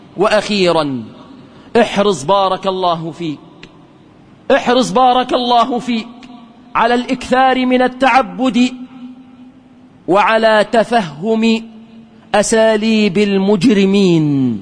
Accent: Egypt; بلادنا مصر

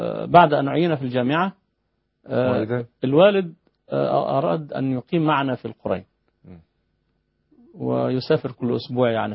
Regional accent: Egypt; قلت لا أنا من مصر.

